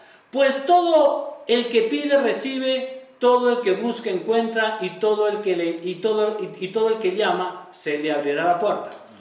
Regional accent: Peru; Se dice que en el Perú nosotros somos peruanos

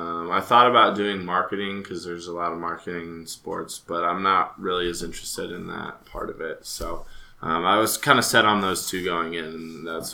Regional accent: Iowa, United States; So I grew up in Iowa, in the Midwest my whole life.

